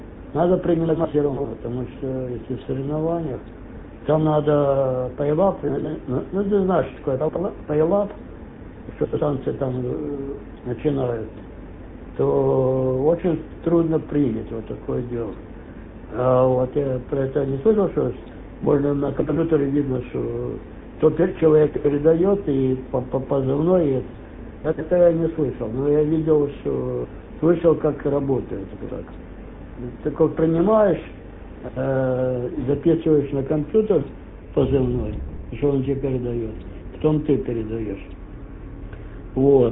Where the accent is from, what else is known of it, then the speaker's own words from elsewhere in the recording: Ukraine; moved away; Я сам с Украины